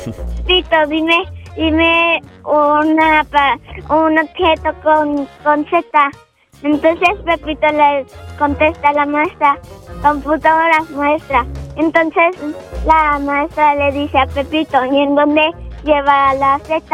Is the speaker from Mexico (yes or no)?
yes; Xalapa, Veracruz, Mexico; De Jalapa, Veracruz.